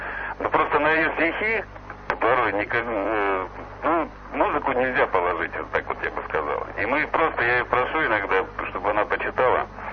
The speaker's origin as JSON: {"language": "Russian", "town": "Rubtsovsk", "region": "Altai Krai", "country": "Russia", "tie": "born or raised there", "said": "Так же, как и я родом из Сибири, вот, из небольшого городка, который называется Рубцовск."}